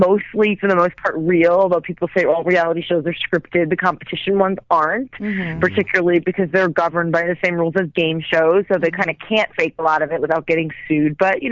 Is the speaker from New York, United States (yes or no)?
yes; New York, United States; also born or lived in Arizona; now in Los Angeles, United States; I have been in Los Angeles for about 3 years. I moved here from Arizona, and I'm from New York.